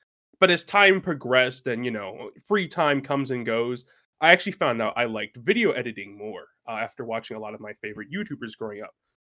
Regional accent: Baltimore, Maryland, United States; I was born in Baltimore, Maryland, you know. I was in the city for a bit. That's where I lived with most of my friends and family growing up

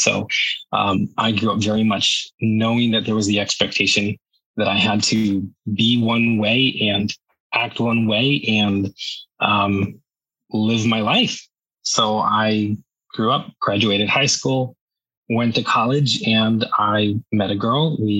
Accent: Maryland, United States; I grew up in Maryland. I grew up there my whole life. My family's still out there.

